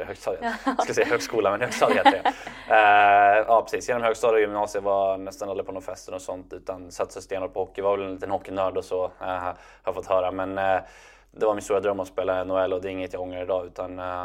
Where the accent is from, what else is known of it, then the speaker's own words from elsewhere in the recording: Västerås, Västmanland County, Sweden; det var skönt att få spela så länge som möjligt hemma i Västerås och ha tryggheten liksom och alla nära och kära och vänner